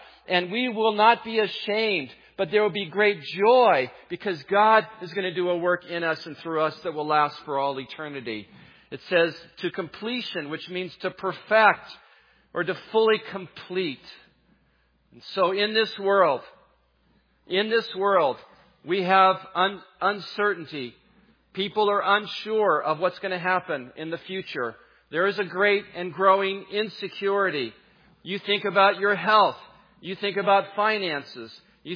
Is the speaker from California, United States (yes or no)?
yes; California, United States; I grew up in the Bay Area in California.